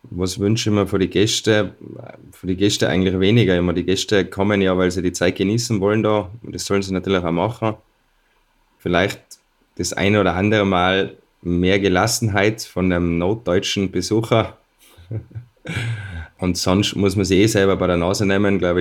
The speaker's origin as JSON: {"language": "German", "country": "Austria", "said": "als Österreicher"}